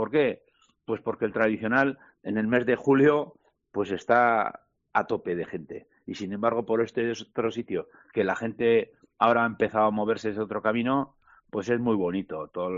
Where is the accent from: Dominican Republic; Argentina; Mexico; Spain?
Spain; Pamplona, Navarre; prácticamente somos de Pamplona, la Cendea de Cizur y Cizur Mayor.